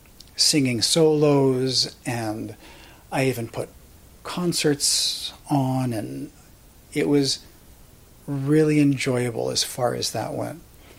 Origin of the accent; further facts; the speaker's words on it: New York, United States; and I grew up in New York, so in New York, everybody is really straightforward.